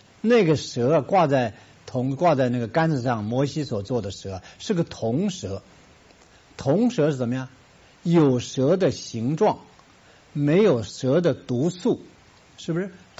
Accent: China; 我们中国人，哇，从小就受道德压力。我是过来人呢，我今年70多岁了

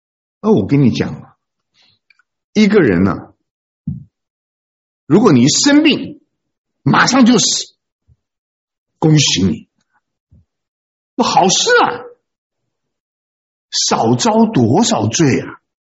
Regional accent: China; 我们中国人的老话说，天有不测风云，人有旦夕祸福

